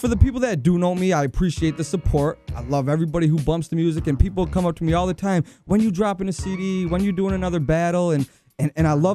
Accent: Utica, New York, United States; also born or lived in Buffalo, United States; I'm from Utica, New York, man. I'm originally from near Buffalo. I moved out here at a young age, so I say I'm from Utica now.

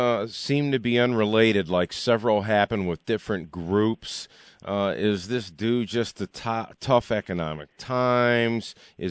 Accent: Mount Clemens, Michigan, United States; I'm from the Mount Clemens area, which is near Detroit.

